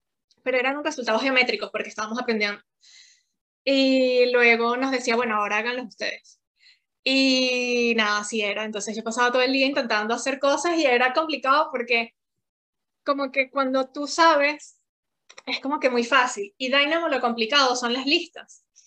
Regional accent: Venezuela; descubre que soy venezolana

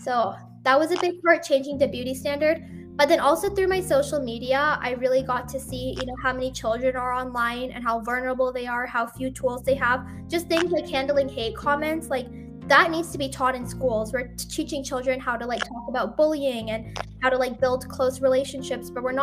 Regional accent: Utah, United States; It's really weird because I grew up in Utah and I didn't really have much of a South Asian community.

